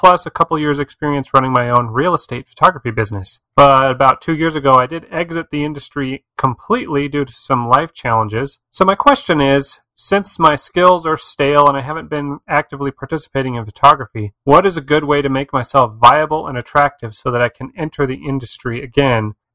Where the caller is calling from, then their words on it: New Mexico, United States; Hi, Sharky. … I'm calling from New Mexico.